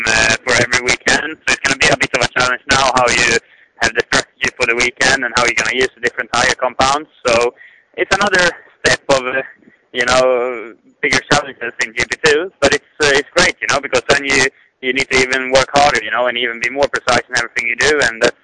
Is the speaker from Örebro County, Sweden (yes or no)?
yes; Kumla, Örebro County, Sweden; this year I've decided to live in Sweden and in Kumla, my hometown